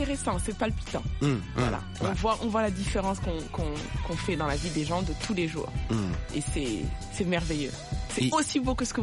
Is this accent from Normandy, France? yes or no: no; Grenoble, Auvergne-Rhône-Alpes, France; Je suis née, j'ai grandi à Grenoble.